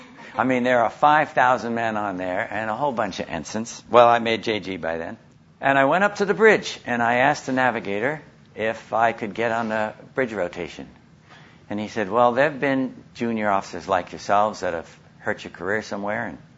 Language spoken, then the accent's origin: English; New York, United States; I'm from New York, and so we New Yorkers like our cheesecake.